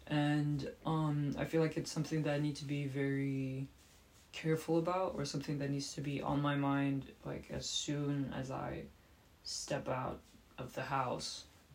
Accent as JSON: {"language": "English", "country": "Rwanda", "also_born_or_lived": "Kenya", "said": "I come from Rwanda, so in East Africa"}